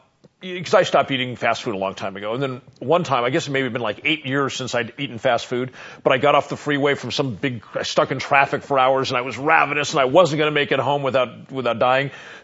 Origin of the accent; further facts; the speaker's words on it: California, United States; And I grew up in Southern California. My teen years was in the 70s.